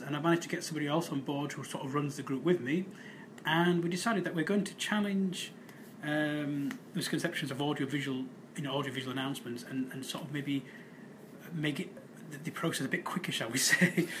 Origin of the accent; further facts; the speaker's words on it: Leeds, Yorkshire and the Humber, United Kingdom; I'm from Leeds. I'm 35.